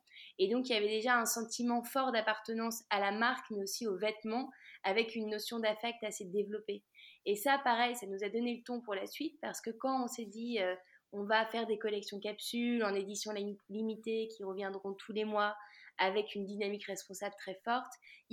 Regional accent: Lille, Hauts-de-France, France; now in Paris, France; j'ai 35 ans. Je suis la maman de deux enfants et j'habite à Paris et je suis lilloise d'origine. Et c'est important de le préciser parce que Lille, c'est vraiment ma ville de cœur.

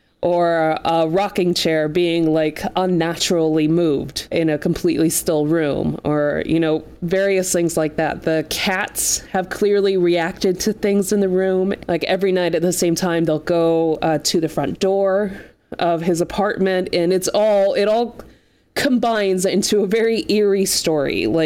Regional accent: Asheville, North Carolina, United States; One of them is the artist … who I think is based out of Asheville, which is what I consider my hometown there

